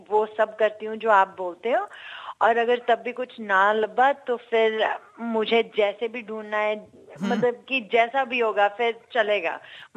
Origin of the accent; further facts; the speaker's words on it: Punjab, India; कि हाँ भाई, हम तो पंजाबी हैं, हम इंडियन हैं